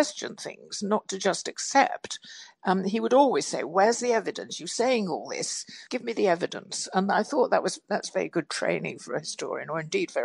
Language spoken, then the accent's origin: English; North West England, United Kingdom; accent: Stockport; I grew up in Cheshire and went to a grammar school.